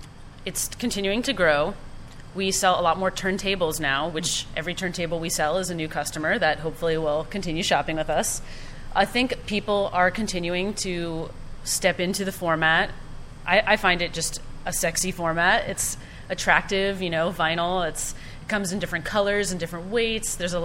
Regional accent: Miami, Florida, United States; as a city as large as Miami, in my opinion, especially because it's my hometown, needed one.

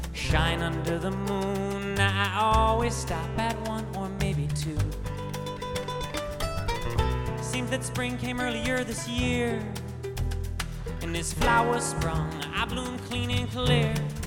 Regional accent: Ann Arbor, Michigan, United States; We're from Ann Arbor, Michigan.

